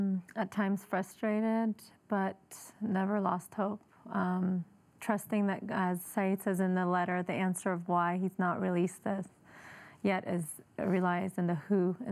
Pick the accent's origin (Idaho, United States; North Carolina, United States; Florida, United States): Idaho, United States; also born or lived in Iran; Well, I grew up here. I grew up in Idaho, and I was born in Iran, though, and we moved here when there was a war with Iran and Iraq.